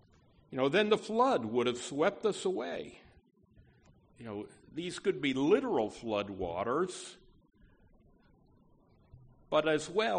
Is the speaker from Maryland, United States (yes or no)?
no; Schenectady, New York, United States; You know, in my hometown, Schenectady, New York, right on the banks of the Mohawk River, usually a gentle, calm river